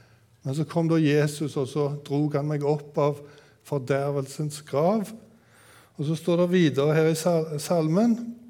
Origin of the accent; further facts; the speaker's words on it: Tysvær, Rogaland, Norway; jag växte upp hemma på gården i Tysvær i Nord-Rogaland. Det ligger cirka 3 mil ifrån Haugesund. Där växte jag upp och jag var odelsgutt hemma på gården.